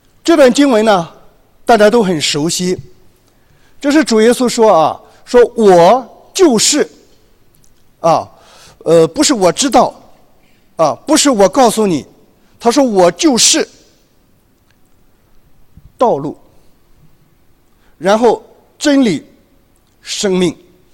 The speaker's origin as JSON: {"language": "Chinese", "country": "China", "said": "我们中国人说他是永远天上的爸爸，叫老天爷"}